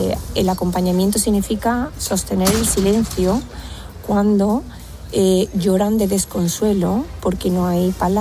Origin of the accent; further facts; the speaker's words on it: Andalusia, Spain; Como andaluza y como profesional y como psicóloga general, pues me debía a estar aquí, a mi pueblo y...